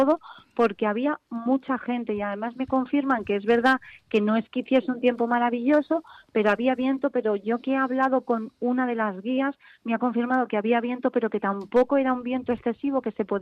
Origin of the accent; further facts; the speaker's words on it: Community of Madrid, Spain; now in Gijón, Spain; estamos aquí en Gijón desplazados porque nosotros somos madrileños